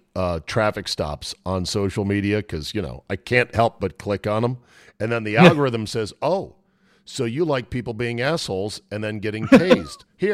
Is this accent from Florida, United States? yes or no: no; Minnesota, United States; Because I'm from Minnesota and our license plate says the land of 10,000 lakes.